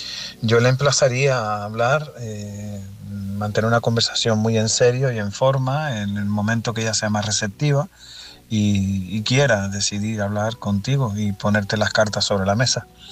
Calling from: Canary Islands, Spain; de Tenerife.

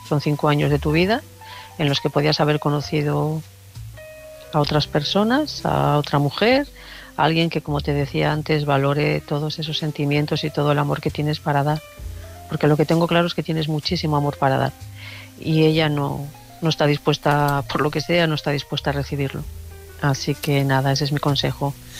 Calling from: León, Castile and León, Spain

